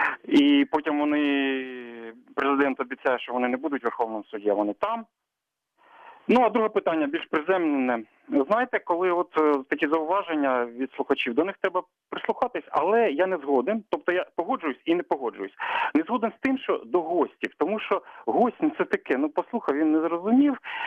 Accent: Lubny, Poltava Oblast, Ukraine; місто Лубни.

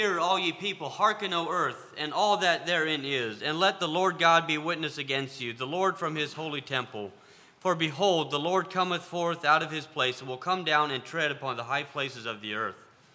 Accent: Virginia, United States; For those of you that don't know me, I'm from Virginia, about central Virginia.

